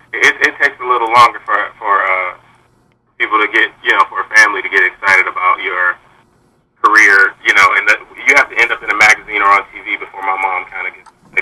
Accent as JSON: {"language": "English", "town": "Detroit", "region": "Michigan", "country": "United States", "lives_now": "Brooklyn, United States", "said": "Well, I'm from Detroit, Michigan, Motown, a.k.a. Motor City. I'm 26 years old. I live in Brooklyn currently, in the streets of New York."}